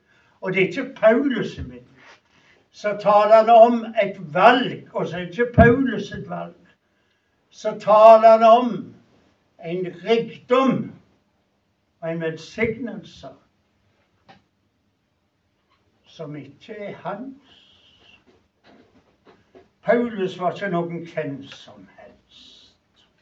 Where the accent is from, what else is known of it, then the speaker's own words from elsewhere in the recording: Fiskå, Rogaland, Norway; Jeg er fra Fiskå nå. En times reise fra Stavanger.